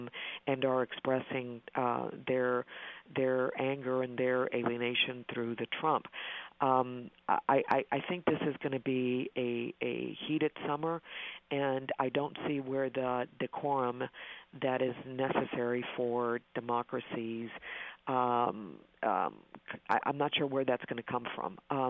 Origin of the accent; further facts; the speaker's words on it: Texas, United States; Well, I was raised in Texas